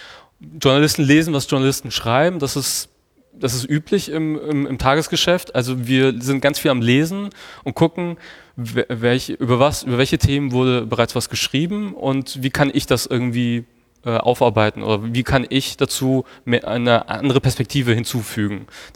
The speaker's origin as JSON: {"language": "German", "town": "Hof", "region": "Bavaria", "country": "Germany", "lives_now": "Hamburg, Germany"}